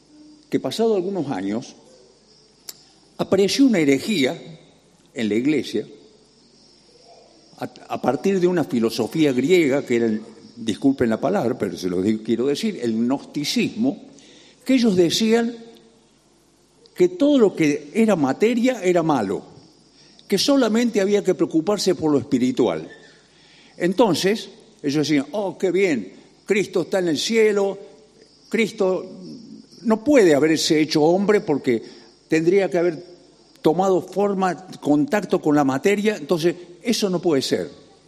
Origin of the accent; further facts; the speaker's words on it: Argentina; somos argentinos, a muchos nos gusta el fútbol